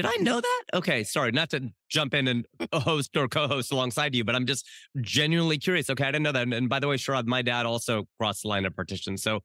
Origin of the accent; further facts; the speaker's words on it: Cincinnati, Ohio, United States; Cincinnati. I'm from Cincinnati, India. It's the southwest corner of Ohio.